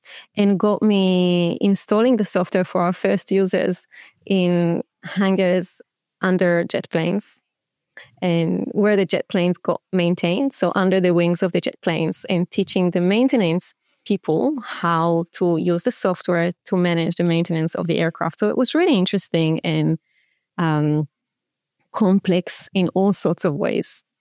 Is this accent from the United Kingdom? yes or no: no; Israel; I grew up in Israel. And in Israel, we all have to do compulsory military service.